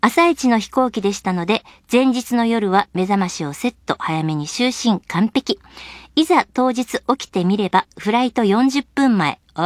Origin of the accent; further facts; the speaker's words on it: Miyazaki, Japan; しかし当時の私の地元は宮崎。悲しいかな、ど田舎でした。当たり前に放送エリア外。